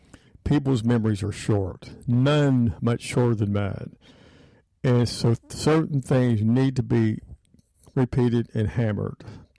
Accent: Memphis, Tennessee, United States; who was killed right here in my hometown of Memphis, Tennessee.

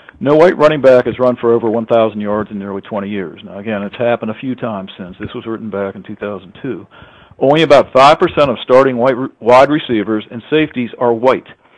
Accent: Pittsburgh, Pennsylvania, United States; I grew up around Pittsburgh, and in the 1970s, the Pittsburgh Steelers were a dynasty.

